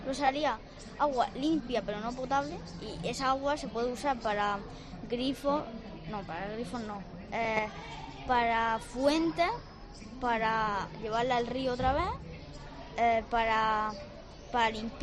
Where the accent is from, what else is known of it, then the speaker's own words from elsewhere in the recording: Alcantarilla, Region of Murcia, Spain; Yo, de Alcantarilla.